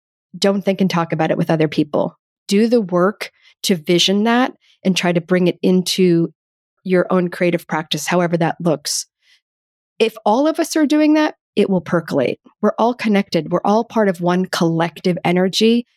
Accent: United States; Growing up as an American, I think there is a constant, subtle, and sometimes not so subtle message that the arts are not important

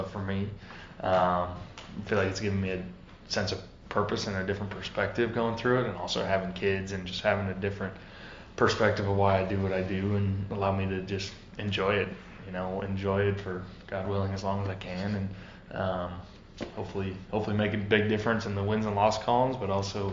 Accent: North Dakota, United States; But then sometimes I remind myself, shoot, I'm a kid from North Dakota that dreamt of being here, and here I am still playing this game

